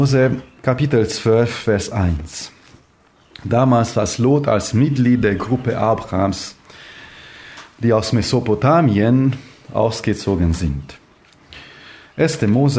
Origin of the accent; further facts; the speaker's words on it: Transylvania, Romania; moved away; Ich bin auch selber aus Siebenbürgen. Und man weiß, was bedeutet, alles von Null anzufangen.